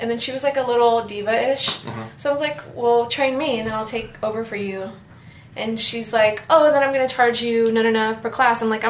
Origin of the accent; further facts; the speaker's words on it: San Diego, California, United States; also born or lived in Chicago; So, yeah, I grew up in San Diego. I was born in Chicago. And I was the first one out of my entire extended family to be born outside of India.